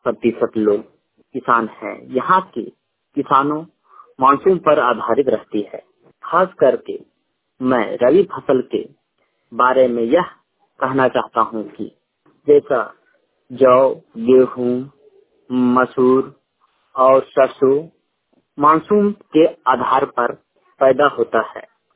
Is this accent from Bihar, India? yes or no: no; Badam, Jharkhand, India; ग्राम post बादम, थाना बड़कागांव, जिला हजारीबाग का निवासी हूँ।